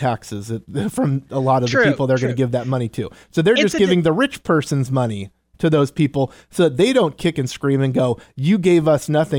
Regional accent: Seattle, Washington, United States; growing up in the Seattle area, they already took out.

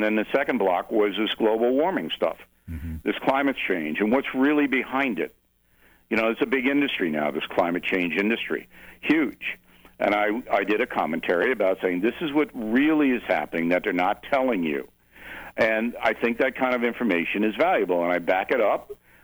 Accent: New York, United States; I love Oregon, and I'm a New Yorker, born and raised

